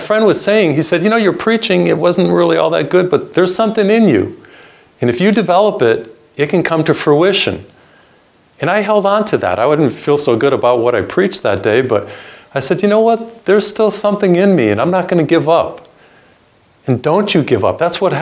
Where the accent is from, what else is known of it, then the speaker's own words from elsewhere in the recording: Massachusetts, United States; And he was from Massachusetts. I'm from Massachusetts, so I kind of like him.